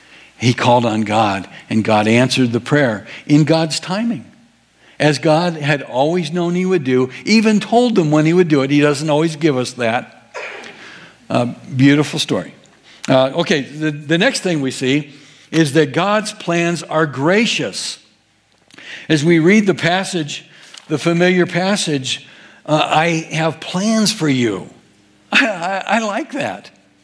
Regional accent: Illinois, United States; We were either going to Mississippi or we were going to Colorado, those two places. And we grew up in Illinois.

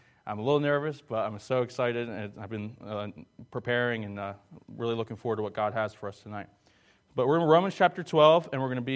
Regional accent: New Jersey, United States; also born or lived in Colorado Springs; I am from New Jersey. I was born in Colorado Springs.

